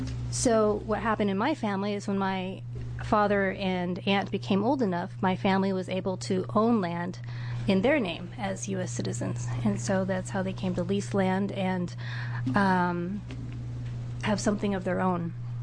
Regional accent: Hood River, Oregon, United States; I, too, experienced many instances of racial prejudice growing up in Hood River that I will not go into today

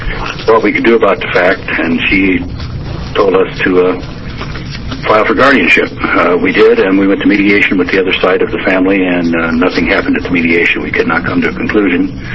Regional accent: Medford, Oregon, United States; We're from Medford, Oregon.

